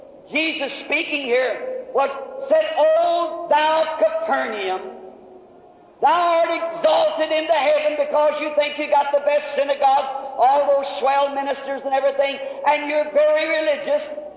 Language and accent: English; United States; I'm an American.